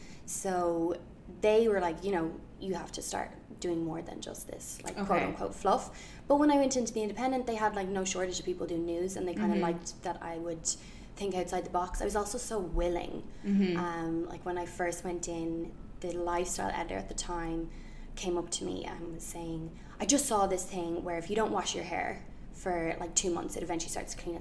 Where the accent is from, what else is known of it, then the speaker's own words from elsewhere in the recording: Dublin, Leinster, Ireland; moved away as an adult; now in New York, United States; I've been in New York almost 4 years. I'm from Dublin